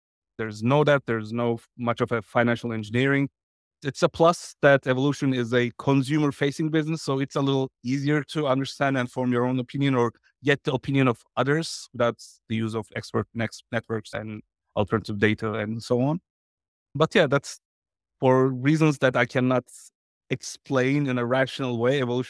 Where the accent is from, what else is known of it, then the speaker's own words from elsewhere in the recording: Turkey; moved away as an adult; now in Berlin, Germany; I'm originally from Turkey. I come from a leather making family, like a family of tanners.